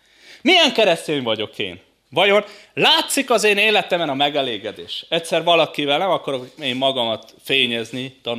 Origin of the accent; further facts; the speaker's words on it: Transylvania, Romania; Tudjátok, mi az érdekes, hogy én Erdélyből származok.